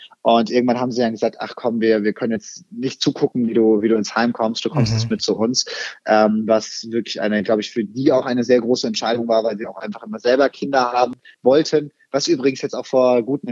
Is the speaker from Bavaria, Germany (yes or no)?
yes; Würzburg, Bavaria, Germany; Ich selber war, seit ich 12 war, eigentlich immer mal wieder im Spielhaus, hieß das bei uns in Würzburg